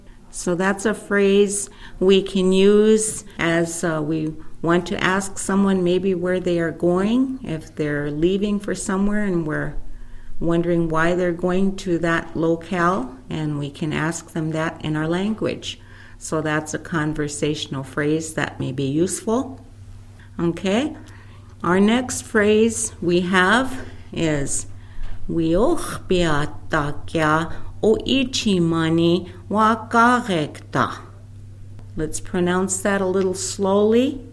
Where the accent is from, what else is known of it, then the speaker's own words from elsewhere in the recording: South Dakota, United States; And I am from the Ihanktwa Nakota End Village Nakota Band, coming to you from southeastern South Dakota.